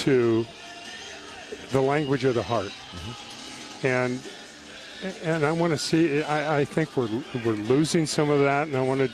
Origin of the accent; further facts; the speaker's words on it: Spokane, Washington, United States; And this film, and I think how I was brought up in Spokane, Washington, that was what we had as our tradition, is our backup.